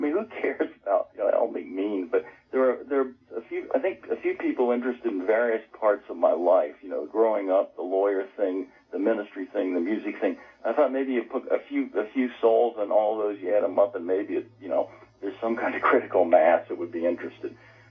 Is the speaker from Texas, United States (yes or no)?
no; Pennsylvania, United States; Well, it's a rural area in central Pennsylvania. So a small town, but very rural oriented.